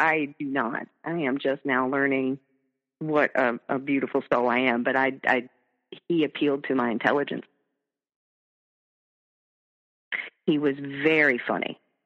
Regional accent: North Carolina, United States; And I then went home to my home state, which is North Carolina, I'll say that.

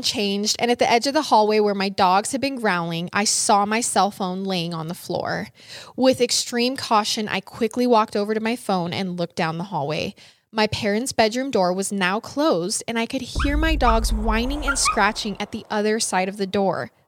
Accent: Michigan, United States; Side note, I'm from Michigan, so by mid-November, it's usually really cold and the conditions can be harsh.

